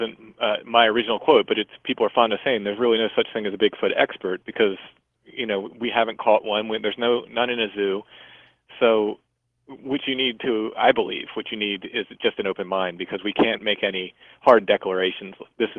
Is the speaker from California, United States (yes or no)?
no; Maryland, United States; I grew up in Maryland, so I think next I'm going to hit Maryland.